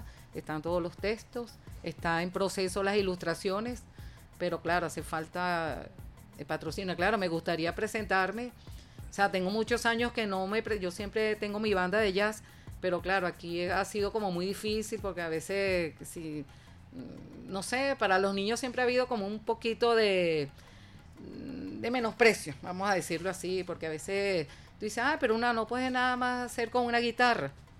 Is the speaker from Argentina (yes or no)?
no; Venezuela; pues somos venezolanos, pues